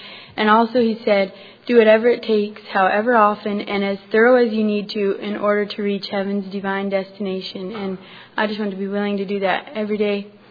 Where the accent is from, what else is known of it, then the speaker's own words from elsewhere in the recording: Cologne, Iowa, United States; I'm from Cologne, Iowa.